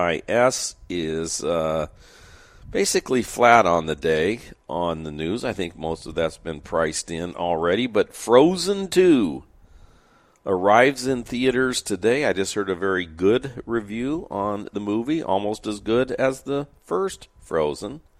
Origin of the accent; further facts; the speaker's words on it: San Diego, California, United States; You know, I grew up in San Diego very close to a drive-in theater.